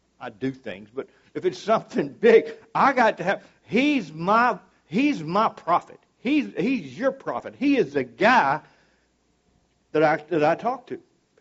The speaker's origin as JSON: {"language": "English", "town": "Castor", "region": "Louisiana", "country": "United States", "said": "My God, I'm from Castor, Louisiana, and I preached on 5 continents."}